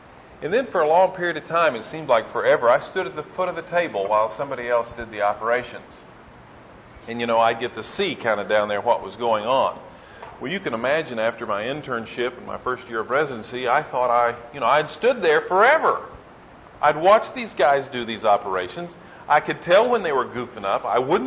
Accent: Oklahoma City, Oklahoma, United States; I'm from Oklahoma City.

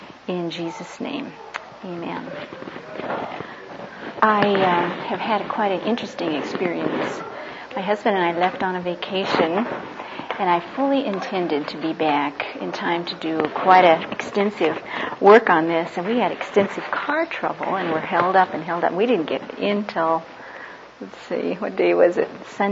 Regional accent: Los Angeles, California, United States; He's pastor of my home church in Los Angeles. I grew up in Los Angeles and met the Navs and so forth there.

